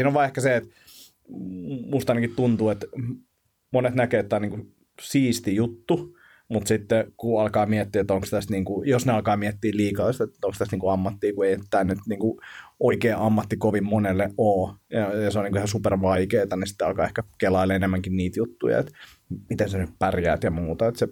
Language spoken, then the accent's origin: Finnish; Vantaa, Uusimaa, Finland; Sitten mä oon Martin Laaksosta kotoisin